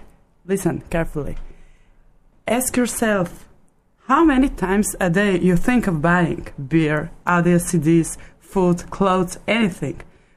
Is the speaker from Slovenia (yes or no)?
yes; Slovenia; We are from Slovenia, three guys.